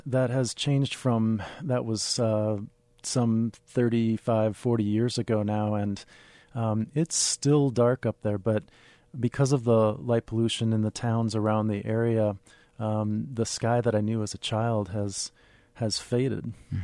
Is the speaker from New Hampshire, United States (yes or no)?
no; Minneapolis, Minnesota, United States; I grew up in Minneapolis, and the year I was born, my parents and grandparents built this cabin about 3 hours north in the lake country of northern Minnesota.